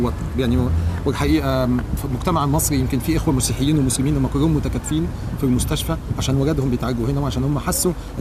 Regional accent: Egypt; احنا مصريين

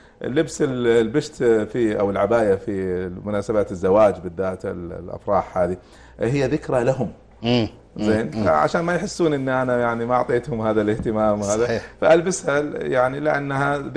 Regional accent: Kuwait; أنا أذكر لما كنت أدخل المسجد عندنا في الكويت يعني وأنا صغير

